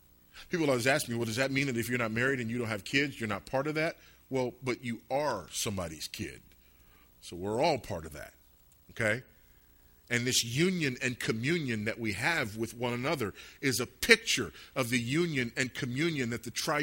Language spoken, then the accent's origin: English; Los Angeles, California, United States; People ask me, you know … where'd you grow up? I grew up some in Los Angeles